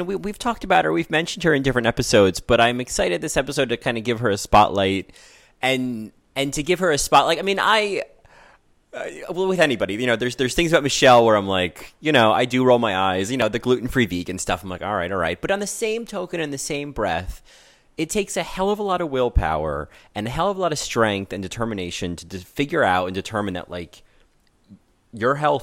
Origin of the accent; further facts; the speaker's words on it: Rahway, New Jersey, United States; I grew up in Rahway. I know where East Brunswick is, right down Route 27.